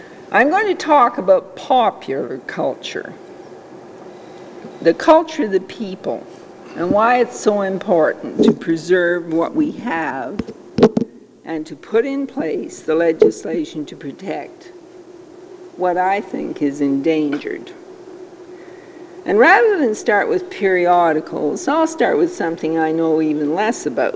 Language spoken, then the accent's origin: English; Calgary, Alberta, Canada; When I grew up in Calgary, those were the days of solid social credit and CCF, and even the odd communist was around.